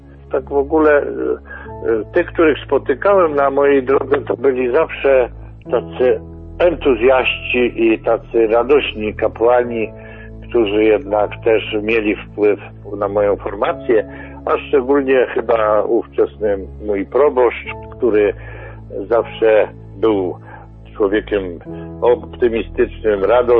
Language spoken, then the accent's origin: Polish; Mysłowice, Silesian Voivodeship, Poland; to w swojej właściwie miejscowości, bo jestem z Wesołej, to jest Mysłowice Wesoła